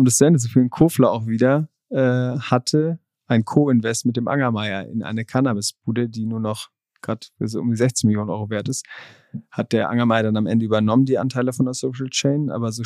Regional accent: Hamburg, Germany; Als Hamburger würde ich mich da nicht so weit aus dem Fenster lehnen

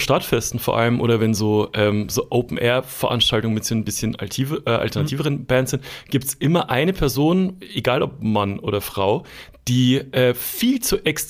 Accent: Schwandorf, Bavaria, Germany; kommt aus Schwandorf, aus dem Ort, wo ich aufgewachsen bin.

